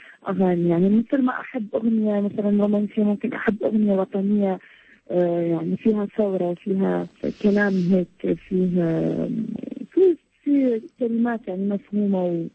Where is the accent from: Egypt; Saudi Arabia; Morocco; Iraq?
Iraq; بالأخص بلدي العراق